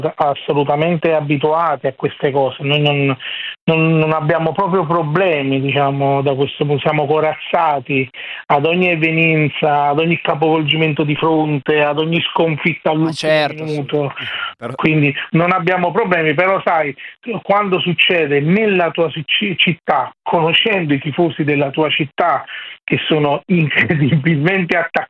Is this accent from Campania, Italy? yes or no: yes; Naples, Campania, Italy; vivo a Napoli, sono napoletano